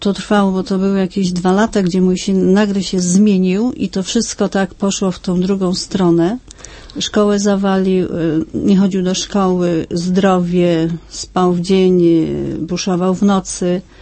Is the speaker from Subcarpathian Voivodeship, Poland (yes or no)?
no; Toruń, Kuyavian-Pomeranian Voivodeship, Poland; bo jestem z Torunia